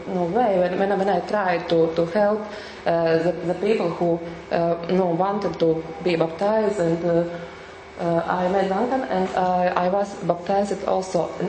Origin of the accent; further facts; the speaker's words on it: Latvia; English is a second language; I am from Latvia. I work in Latvian Center for Human Rights, and my job is to help asylum seekers in Latvia